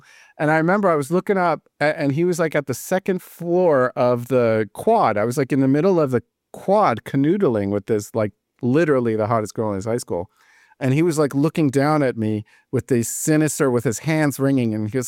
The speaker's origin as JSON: {"language": "English", "country": "United States", "said": "I was like, okay, like, yeah, she's from France. I'm from America. You're from Germany."}